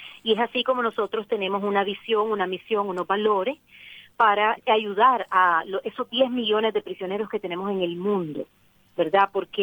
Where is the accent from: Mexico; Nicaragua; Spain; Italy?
Nicaragua; En mi caso, bueno, yo represento a la región latinoamericana, soy de Nicaragua.